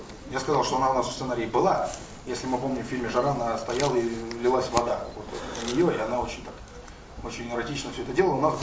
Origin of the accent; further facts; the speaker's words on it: Moscow, Russia; А в моем родном городе Москва, я приезжаю